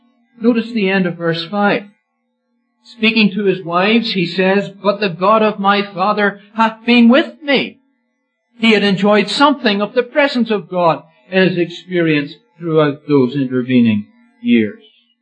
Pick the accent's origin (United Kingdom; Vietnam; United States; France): United Kingdom; Northern Ireland; moved away as an adult; now in Canada; we come from Northern Ireland. And it was some 5.5 years ago now that we made our move from Northern Ireland and came to Canada.